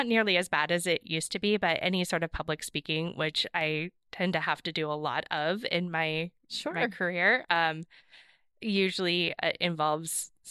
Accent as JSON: {"language": "English", "town": "Portland", "region": "Oregon", "country": "United States", "tie": "born or raised there", "said": "No, born and raised in Portland."}